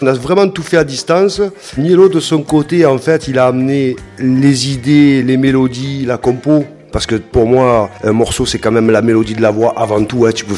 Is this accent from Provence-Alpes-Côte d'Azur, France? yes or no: yes; Port-de-Bouc, Provence-Alpes-Côte d'Azur, France; On a grandi ensemble au Comte à Port-de-Bouc